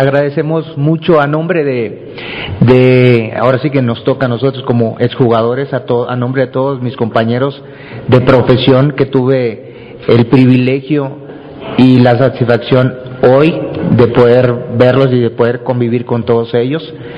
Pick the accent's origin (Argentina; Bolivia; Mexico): Mexico; estoy muy orgulloso como mexicano, como jugador, como persona